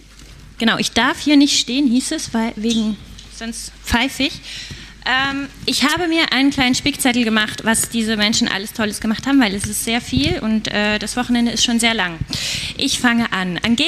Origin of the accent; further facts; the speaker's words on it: Switzerland; now in Germany; ich bin aus der Schweiz erst seit kurzem hier